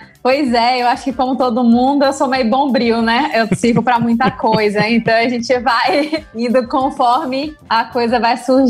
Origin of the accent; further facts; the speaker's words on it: Salvador, Bahia, Brazil; born there; que é aqui próximo a Salvador, a mais ou menos 2 horas de Salvador, então ainda é perto, né, da capital onde eu nasci.